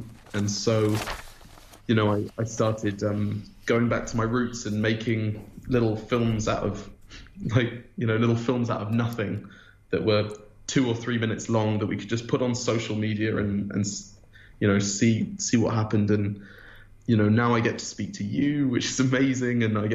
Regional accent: Auckland, New Zealand; born there; I was born in Auckland.

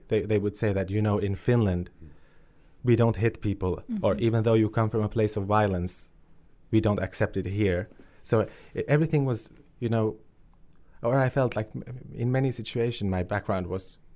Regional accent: Kosovo; my home country was only known for the violence and the war

